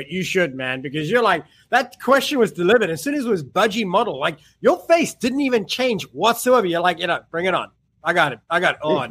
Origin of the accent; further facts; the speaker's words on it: Cape Town, Western Cape, South Africa; Born and raised in Cape Town, my friend.